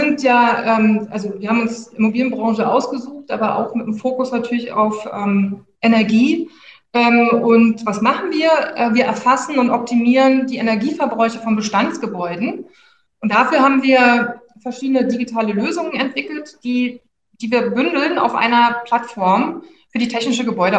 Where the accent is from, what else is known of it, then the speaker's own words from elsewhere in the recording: Berlin, Germany; Ich komme aus Berlin ursprünglich